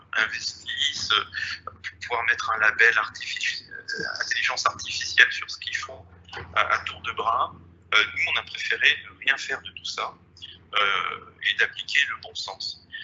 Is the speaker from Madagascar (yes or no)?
no; France; now in Istanbul, Turkey; Donc, effectivement, je suis français, je suis basé à Istanbul depuis maintenant presque 9 ans.